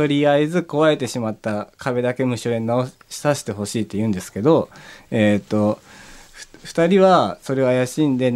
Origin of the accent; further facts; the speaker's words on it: Takayama, Gifu, Japan; now in Tokyo, Japan; やっぱり高山だ、地元だとちょっと仕事が少ないというか、